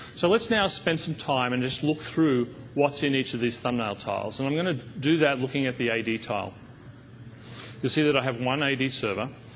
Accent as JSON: {"language": "English", "town": "Brisbane", "region": "Queensland", "country": "Australia", "tie": "born or raised there", "said": "I was doing a demo in my hometown of Brisbane"}